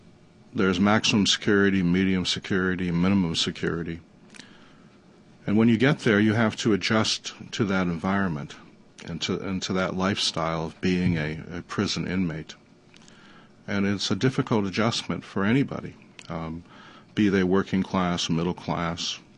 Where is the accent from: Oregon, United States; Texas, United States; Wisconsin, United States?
Wisconsin, United States; Because I was from Wisconsin, I was a Yankee.